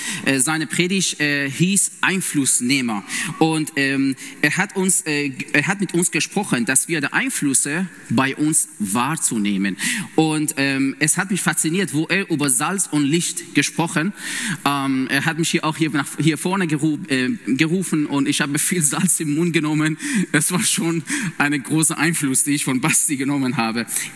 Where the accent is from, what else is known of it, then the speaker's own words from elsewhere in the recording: Iran; ich komme ursprünglich aus dem Iran. Ich war Muslim und ich glaube an Jesus Christus als meine Herr und Heiland. Und ich bin 31 Jahre alt.